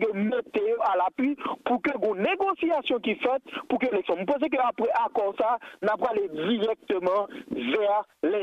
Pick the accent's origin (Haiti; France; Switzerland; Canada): Haiti; parce que c'est nous même en tant qu'haïtien pour nous mettre les yeux nous à clair